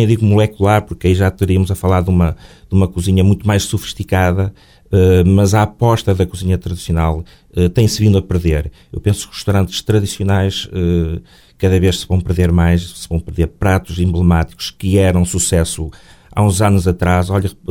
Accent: Amares, Braga, Portugal; now in Castelo de Neiva, Portugal; da região onde eu nasci, eu sou natural da Mares, vim cá, digo e passo a expressão, descendo o rio até ao mar. Casei em Castelo de Neva há 22 anos, vai fazer 23, estou quase a fazer as bodas de prata, e vim então pelo rio e parei cá, e estou cá há 26 anos.

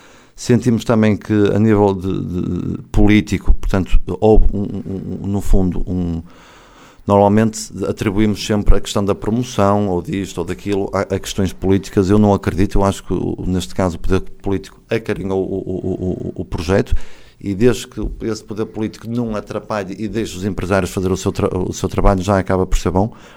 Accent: Guimarães, Braga, Portugal; moved away as an adult; now in Porto, Portugal; Sim, eu sou natural de Guimarães, já moro desde os 18 anos no Porto, mas já vinho para Viana há vários anos.

